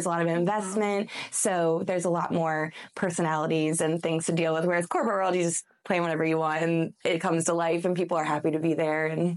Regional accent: Middletown, Maryland, United States; also born or lived in Atlanta; now in New Market, United States; And I live now in Newmarket, which is, again, near Frederick, but on this side of 70. But Maryland, born and raised. I lived in Atlanta for a little bit right out

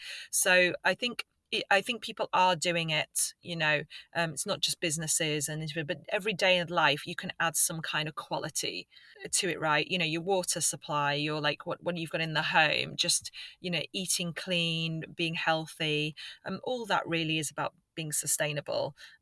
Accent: England, United Kingdom; now in London, United Kingdom; I'm not from London originally. So whenever I go back home to the north of England

